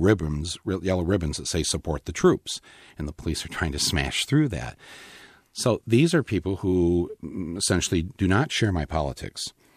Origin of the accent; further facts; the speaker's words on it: Flint, Michigan, United States; people that I know, people that I grew up with in Flint, Michigan.